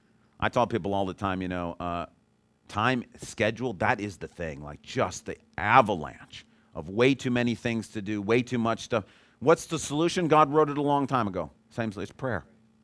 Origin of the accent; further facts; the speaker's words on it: Michigan, United States; I grew up in Calvinist country, okay? West Michigan